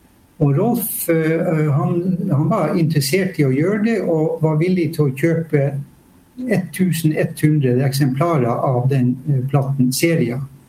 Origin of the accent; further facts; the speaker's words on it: Honningsvåg, Finnmark, Norway; For det første er jeg født i Honningsvåg. Jeg er født utenfor Honningsvåg. Jeg er vokst opp med Nordkapp